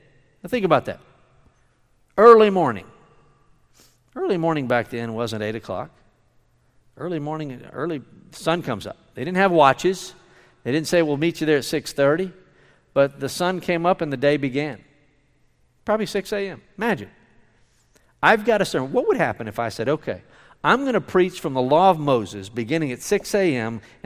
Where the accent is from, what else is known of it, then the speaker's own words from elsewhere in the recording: Scotland, United Kingdom; I'm pretty sure I'm from Scotland. I'm pretty sure I'm Scottish.